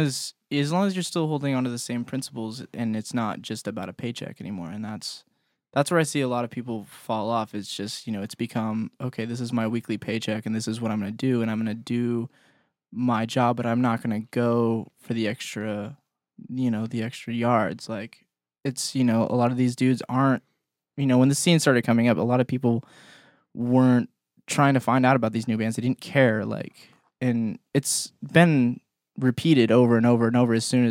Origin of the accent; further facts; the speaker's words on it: Sequim, Washington, United States; Squim. Squim is my hometown.